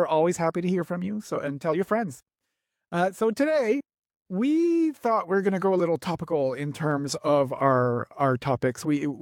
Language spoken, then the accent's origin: English; Canada; But like as a Canadian, it's a little scary.